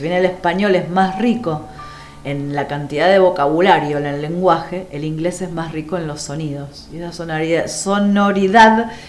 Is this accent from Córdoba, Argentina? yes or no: no; Buenos Aires, Argentina; moved away as an adult; also born or lived in San Rafael; yo soy de acá, soy porteña. Nada más que por cuestiones de amor, me fui para San Rafael, Mendoza. Ahí me radiqué con mi familia, tuve mis hijos. Y bueno, ahora estoy un poquito entre Buenos Aires, San Rafael.